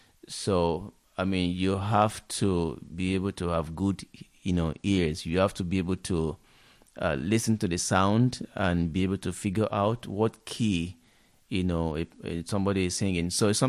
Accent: Nigeria; I'm from Nigeria.

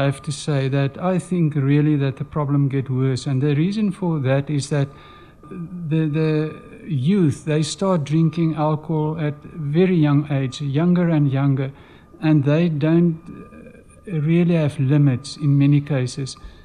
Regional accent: Franschhoek, Western Cape, South Africa; also born or lived in Alberton; myself in Franschhoek. Although I have been born in Alberton, but my mother and father, they brought me down in a little shoebox. So I grew up in Franschhoek on a farm.

